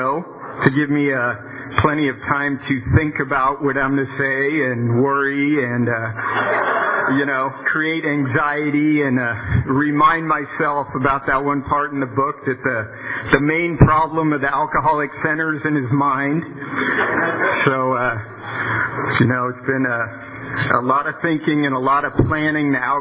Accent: California, United States; But I have two brothers and a sister, and I grew up in the Bay Area, and there are no drugs or alcohol or abuse issues in my family growing up

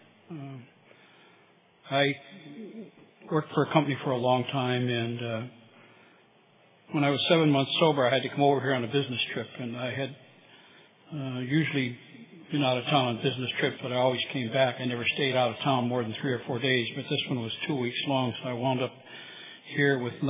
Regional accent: Cleveland, Ohio, United States; I'm originally born and raised in Cleveland, Ohio

